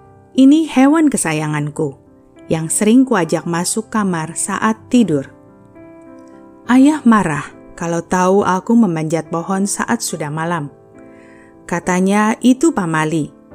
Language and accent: Indonesian; Banjarmasin, South Kalimantan, Indonesia; born there; Aku lahir di Banjarmasin, anak keenam dari 8 bersaudara. Orang tua kami berbeda agama. Ayah seorang Kristen, Jemaat Gereja Yesus Sejati sejak masa mudanya.